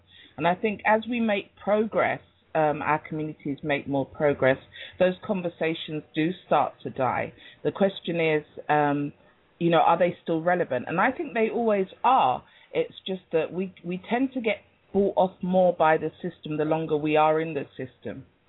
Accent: London, United Kingdom; Hi, I'm from London.

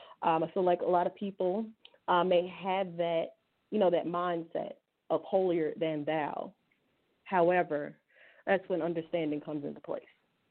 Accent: the South, United States; accent: Southern; I'm sure if you guys are here, you can hear my little accent. I got a little southern accent, a little southern twang, you know.

